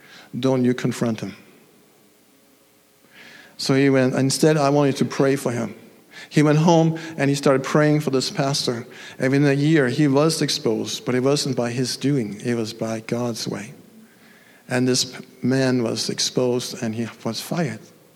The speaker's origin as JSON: {"language": "English", "country": "Denmark", "said": "When I come from Denmark, I'm actually going back there next week to visit my mom again."}